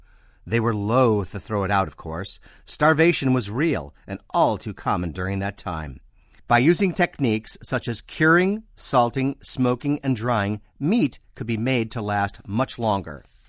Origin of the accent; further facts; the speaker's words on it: Diamond Lake, Illinois, United States; The first time I remember seeing chorizo was back in my hometown of Diamond Lake, Illinois, in 1965 or so.